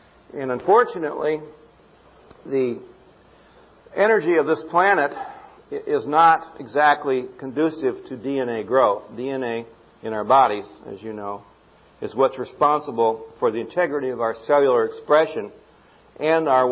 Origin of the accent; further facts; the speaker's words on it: Ann Arbor, Michigan, United States; born there; I was born in 1943 in Ann Arbor, Michigan.